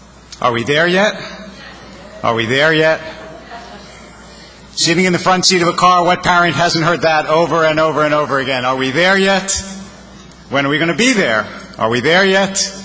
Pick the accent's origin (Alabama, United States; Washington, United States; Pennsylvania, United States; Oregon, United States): Pennsylvania, United States; Philadelphia; Growing up in Philadelphia, the trip we took was down to the shore. That's what you do in Philadelphia.